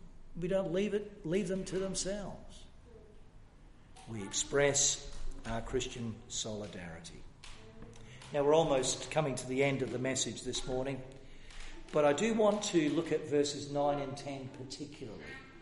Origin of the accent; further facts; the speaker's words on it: United Kingdom; I grew up in Britain. You know, Britain?